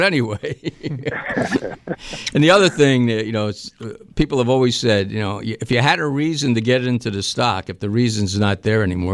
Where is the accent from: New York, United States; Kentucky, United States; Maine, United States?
New York, United States; New York City; So I've never been a Bills fan because I'm from New York City, so I was always a New York Giant fan.